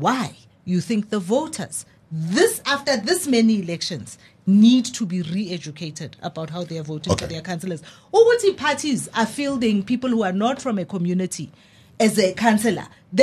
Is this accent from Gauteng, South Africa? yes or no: yes; Pimville, Gauteng, South Africa; I come from Pimville.